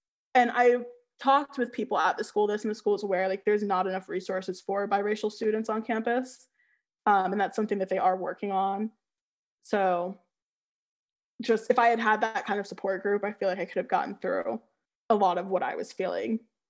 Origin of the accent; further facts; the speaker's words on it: Fairfax, Virginia, United States; So I guess growing up in Fairfax, you know, if I try to think back to it, I don't think I really knew that many biracial people.